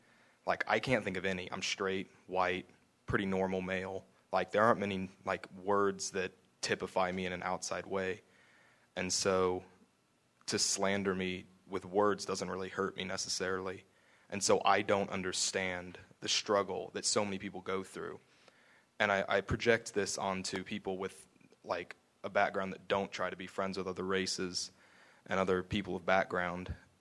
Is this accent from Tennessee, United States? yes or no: no; Moore, Oklahoma, United States; I have black friends. I have Mexican friends. I grew up in Moore, Oklahoma.